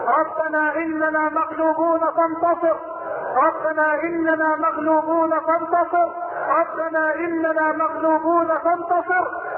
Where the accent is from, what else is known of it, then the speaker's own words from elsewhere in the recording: Egypt; بلدنا مصر